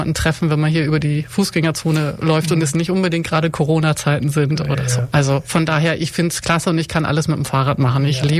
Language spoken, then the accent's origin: German; Hamburg, Germany; now in Ulm, Germany; bin gebürtige Hamburgerin.